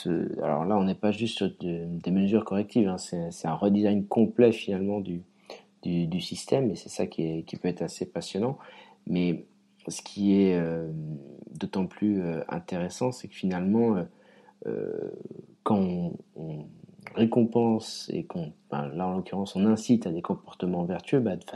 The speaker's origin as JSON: {"language": "French", "country": "France", "said": "chez nous, en France, c'est plus compliqué."}